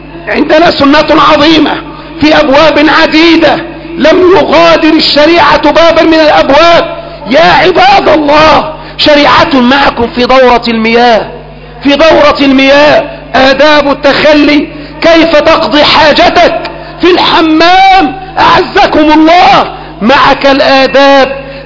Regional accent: Egypt; أن ينقذ بلدنا مصر وسائر بلدان

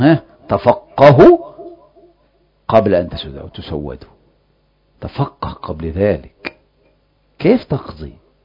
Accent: Egypt; بس انت تعرف احنا مصريين برضو ما تاخدناش في الكلام

